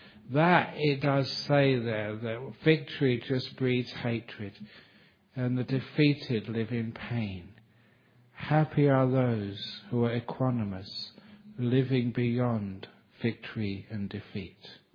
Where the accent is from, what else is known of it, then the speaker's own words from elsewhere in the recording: London, United Kingdom; born there; Even though I was born in London, I am totally innocent.